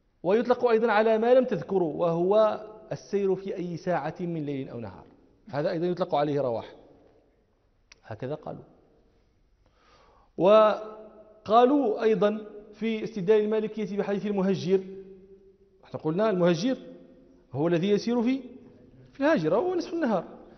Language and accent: Arabic; Morocco; احنا عندنا في المغرب الباكور